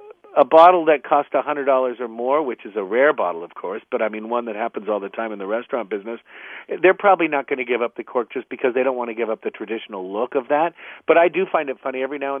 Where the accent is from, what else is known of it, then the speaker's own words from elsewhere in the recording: Pacific Northwest, United States; also born or lived in Spain; We grew up in the Pacific Northwest, where we more or less lived in what looks like Sunset Magazine. Then we moved to Spain and lived virtually inside the culture of wine and food in Europe